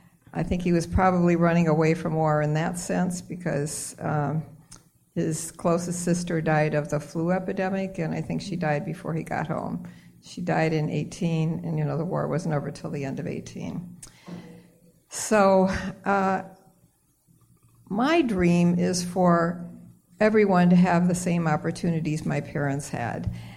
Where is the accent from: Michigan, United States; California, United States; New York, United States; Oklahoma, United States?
Michigan, United States; Detroit; born there; So my parents were both immigrants. I was born in the Detroit area.